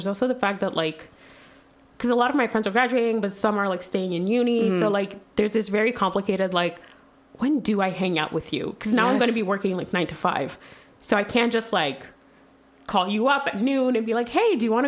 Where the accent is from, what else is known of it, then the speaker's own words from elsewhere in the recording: Quebec, Canada; so I'm from Quebec.